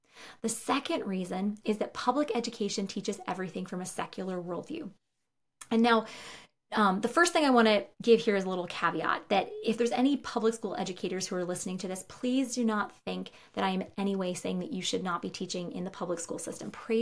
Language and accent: English; Northeast, United States; I was visiting my parents in my home state. I grew up in the Northeast